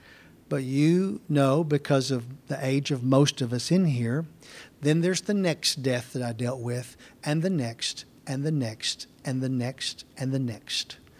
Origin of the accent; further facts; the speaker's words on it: Waxahachie, Texas, United States; whenever I was a scout in my hometown, Waxahachie.